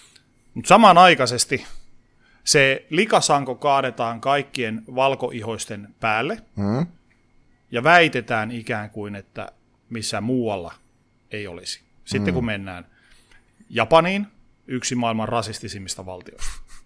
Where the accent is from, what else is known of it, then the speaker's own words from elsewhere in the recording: Oulu, North Ostrobothnia, Finland; Mä olen Oulusta kotoisin. Oulu on tervakaupunki.